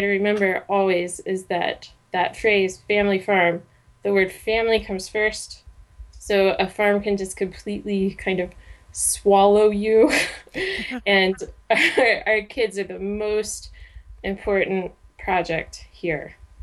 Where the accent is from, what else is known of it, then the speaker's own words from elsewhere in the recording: Indiana, United States; So Jay is from Montana, and I'm from Indiana, and we met in art school and moved back to the Valley